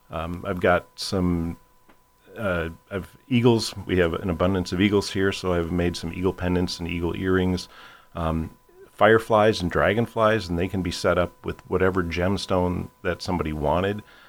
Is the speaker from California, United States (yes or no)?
no; Winona, Minnesota, United States; I grew up in Winona, Minnesota, spent a lot of time down in this area.